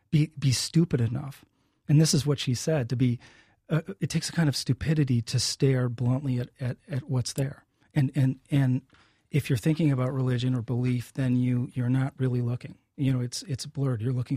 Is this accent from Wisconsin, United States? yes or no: no; Michigan, United States; Well, and that story used a lot of my growing up in Michigan and a lot of sort of material from my real life.